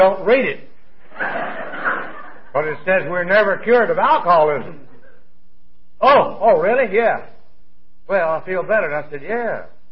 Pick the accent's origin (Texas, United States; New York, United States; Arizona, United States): Texas, United States; I was raised in Texas. We have dry counties where they don't believe in anything.